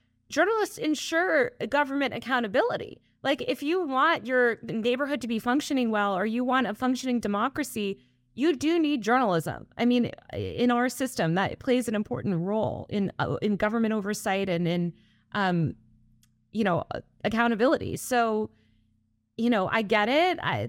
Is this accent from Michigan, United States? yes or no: no; Old Greenwich, Connecticut, United States; also born or lived in New York City; I grew up in New York City and outside in Connecticut and in a nice area in Old Greenwich.